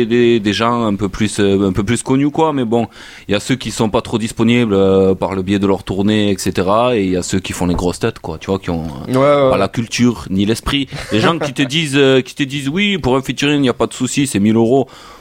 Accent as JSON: {"language": "French", "region": "Occitanie", "country": "France", "said": "Ah, mais moi, je suis du Tarn, mais je vis à Toulouse."}